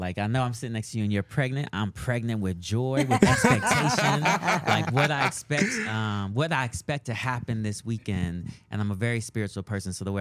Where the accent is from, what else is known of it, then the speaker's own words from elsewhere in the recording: Denver, Colorado, United States; also born or lived in Boulder; Let me say, I was born in Boulder, but I grew up in Denver.